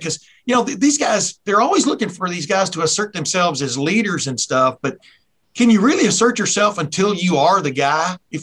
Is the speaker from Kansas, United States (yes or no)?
no; Texas, United States; moved away; also born or lived in Alabama; I'm from I'm originally from Deep East Texas, and originally before that Alabama. But I've lived up here for 40 something years.